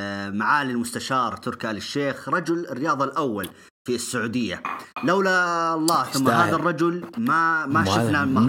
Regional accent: Saudi Arabia; احنا السعودي كسعوديين فجرنا يعني الشاشات وصيحنا وهيصنا

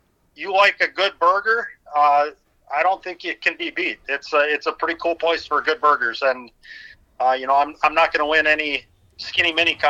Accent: Sauk Rapids, Minnesota, United States; I grew up in Sauk Rapids, Minnesota. It's a smaller town right next to St. Cloud, just separated by the Mississippi River. So I grew up right along the shores of the Mississippi.

